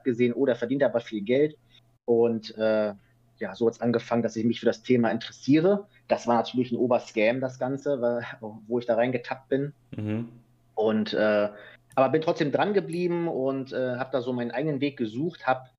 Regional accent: Ratzeburg, Schleswig-Holstein, Germany; born there; Ich komme gebürtig aus Norddeutschland, aus Ratzeburg, einer kleinen Stadt.

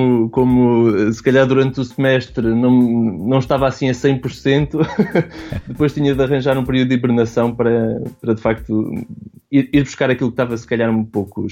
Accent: Aveiro, Portugal; eu sou natural de Aveiro, é o berço e é aquele sítio onde eu gosto sempre de regressar.

